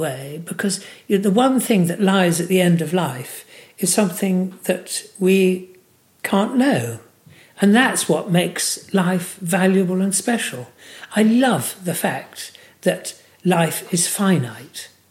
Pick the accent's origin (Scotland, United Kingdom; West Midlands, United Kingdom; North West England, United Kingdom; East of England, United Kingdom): East of England, United Kingdom; Langford; I was born in Langford. And I basically lived almost all of my life in Essex.